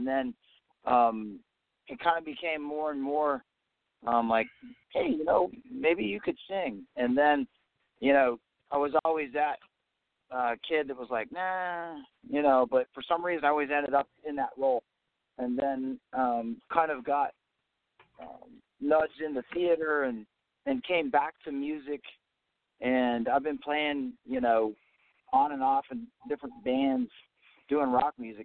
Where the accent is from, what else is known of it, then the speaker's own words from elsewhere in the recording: Illinois, United States; moved away; I'm originally from Illinois, but I've been down here longer than I lived there. But I've still got a lot of family up in the Midwest.